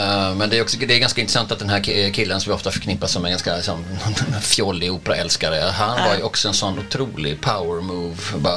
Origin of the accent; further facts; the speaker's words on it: Skåne, Sweden; Jag är från Skåne, så vi var ju danska fram till 1658.